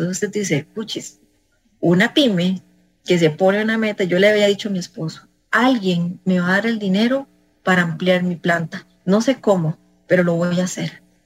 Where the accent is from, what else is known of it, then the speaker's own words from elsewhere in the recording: Costa Rica; y soy de Costa Rica, entonces la gente te ve diferente a nivel internacional